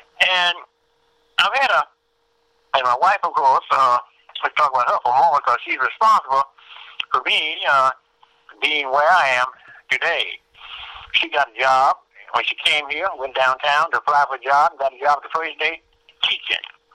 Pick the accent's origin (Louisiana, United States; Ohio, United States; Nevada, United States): Louisiana, United States; Baton Rouge; moved away as an adult; now in Indianapolis, United States; Oh, Baton Rouge, Louisiana. I was born there.